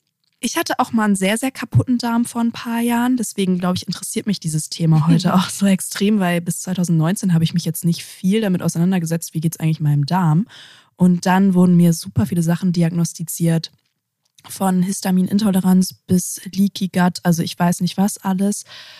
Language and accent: German; Lower Saxony, Germany; ich bin groß geworden in der Nähe von Walsrode.